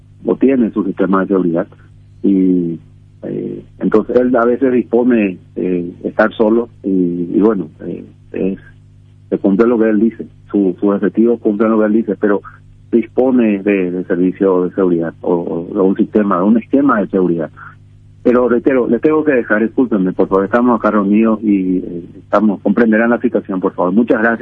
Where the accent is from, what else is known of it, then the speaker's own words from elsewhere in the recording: Paraguay; nos afecta a todos como ciudadanos, como paraguayos y como seres humanos